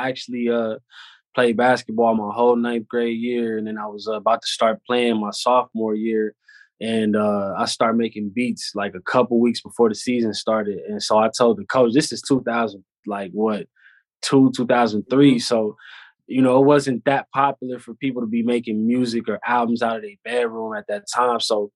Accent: California, United States; It was solid growing up out here, man.

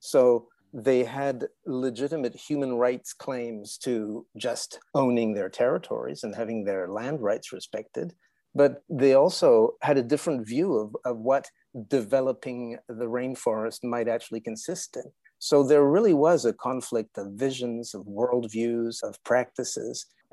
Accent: Canada; born there; I was born in Canada. I'm a kind of a northern guy.

